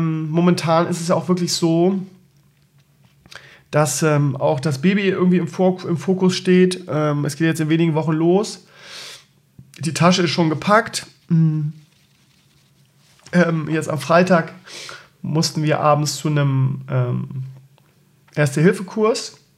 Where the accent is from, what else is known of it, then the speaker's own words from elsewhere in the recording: Bremen, Germany; now in Tangstedt, Germany; Ich komme aus Tankstedt, Schleswig-Holstein. Eigentlich bin ich Bremer, der in Schießel zu Hause ist.